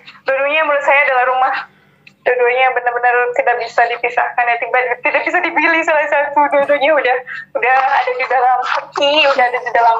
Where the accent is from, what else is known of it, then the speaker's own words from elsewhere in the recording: Tasikmalaya, West Java, Indonesia; also born or lived in Bandung; Tapi iya, apalagi saya dari Tasik.